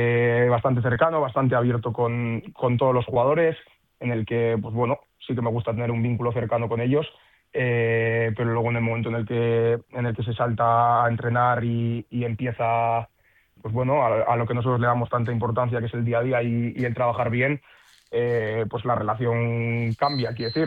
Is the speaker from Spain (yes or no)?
yes; Leioa, Basque Country, Spain; Yo al final también soy de Leioa